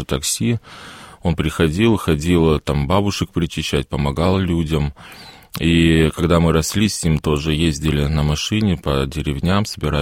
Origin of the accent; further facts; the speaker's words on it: Orenburg Oblast, Russia; born there; Я родился в Оренбургской области в семье священника, многодетной семье. У нас у родителей 7 детей